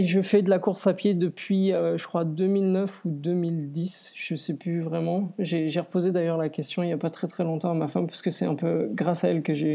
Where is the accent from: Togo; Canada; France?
France; Nancy, Grand Est; now in Brussels, Belgium; je suis français à la base, parce que je suis originaire de Nancy. Et puis, j'ai débarqué à Bruxelles en 2007.